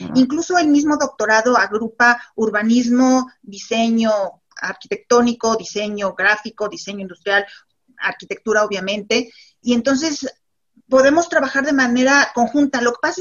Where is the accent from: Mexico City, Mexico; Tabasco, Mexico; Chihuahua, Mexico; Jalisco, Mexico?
Mexico City, Mexico; also born or lived in León / United States / Montreal / Toronto; now in Aguascalientes, Mexico; Mira, yo me considero ciudadana del mundo porque nací en León, Guanajuato, sin embargo me crié en la Ciudad de México. Tuve la oportunidad de vivir un tiempo en Estados Unidos, en Canadá, tanto en Montreal y en Toronto, y luego pues regresar aquí a Aguascalientes y radicar